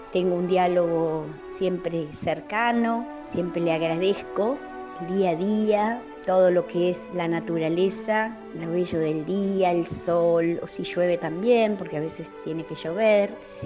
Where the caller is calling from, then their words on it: Argentina; de Argentina.